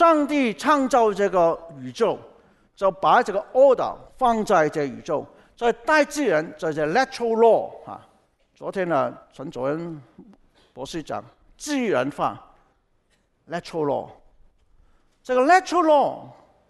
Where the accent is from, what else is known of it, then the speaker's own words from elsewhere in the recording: China; 我们也是中国人。啊，我拿中国护照